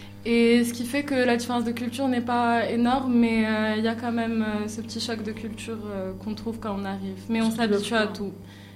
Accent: Morocco; je viens du Maroc et donc j'ai beaucoup voyagé au Maroc.

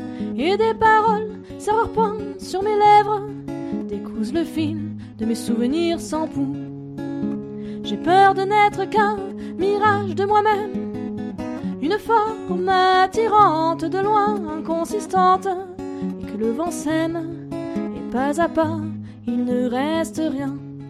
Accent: Oraison, Provence-Alpes-Côte d'Azur, France; now in Forcalquier, France; Mais vous en fait, je suis d'Oraison à la base. Et maintenant, j'habite à Fort-Calquier.

